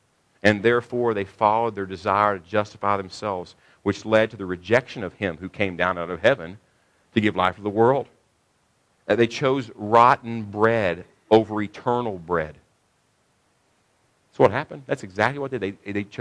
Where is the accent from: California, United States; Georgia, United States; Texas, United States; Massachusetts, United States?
Texas, United States; We're tough. We're Texans even. We're even better than the Americans.